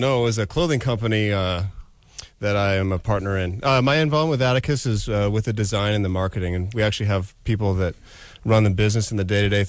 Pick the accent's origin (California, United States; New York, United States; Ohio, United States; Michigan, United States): California, United States; Ridgecrest; I grew up in the middle of the desert in a small town called Ridgecrest.